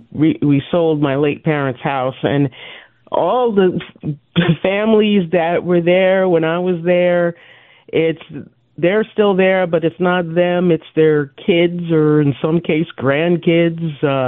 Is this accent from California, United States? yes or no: no; New York, United States; I grew up on Long Island.